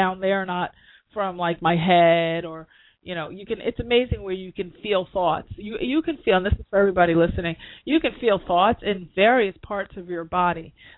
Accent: New York, United States; when I'm in New York – and I'm a New Yorker, but I know better, you know, I know.

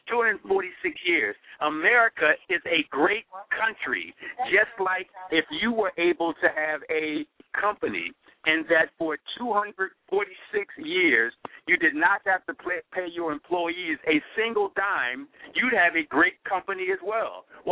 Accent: Philadelphia, Pennsylvania, United States; I was born and raised in Philly. I went to one of the best schools in the country, Masterman, located in Philadelphia.

